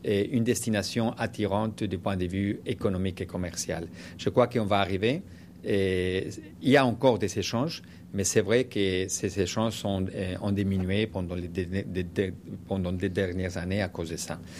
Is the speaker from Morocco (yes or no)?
no; Spain; French is a second language; malheureusement, je suis d'Espagne, j'ai vu ça, et en Espagne, on a eu aussi